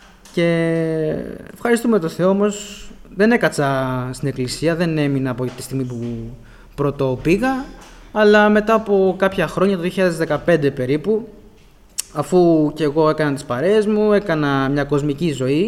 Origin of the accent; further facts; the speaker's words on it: Nea Smyrni, Attica, Greece; born there; Γεννήθηκα το 2001, συγκεκριμένα στη Νέα Σμύρνη.